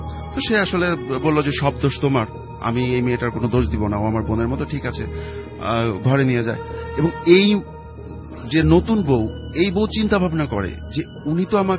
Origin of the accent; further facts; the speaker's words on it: Kamarkhali, Dhaka Division, Bangladesh; now in Uttara, Bangladesh; আমি এসেছি উত্তরা থেকে। আমার যে স্টোরিটা এটা হচ্ছে আমার গ্রামের বাড়ি রাজবাড়ির কামারখালিতে